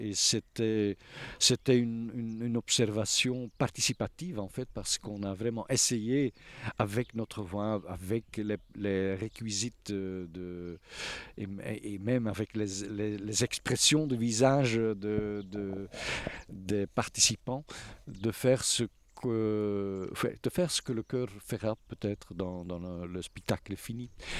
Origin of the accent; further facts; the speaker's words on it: Flanders, Belgium; first language Dutch (Flemish); French is a second language; normalement, je fais mes notes en flamand, ma langue maternelle, alors que la demande ici, c'était ou de le faire en français ou de l'anglais.